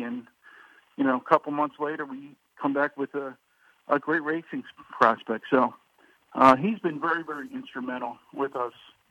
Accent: Philadelphia, Pennsylvania, United States; you know, I grew up in Northeast Philly, and I was a fan of horse racing.

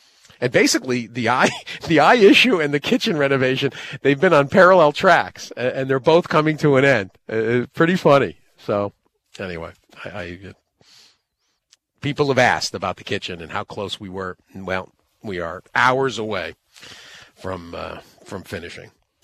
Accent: Connecticut, United States; I grew up in Connecticut, and that, 20 years here.

